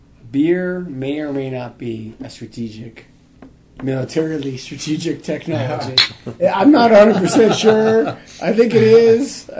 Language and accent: English; Canada; and as a Canadian, I look at America, and we look to America for leadership, we really do.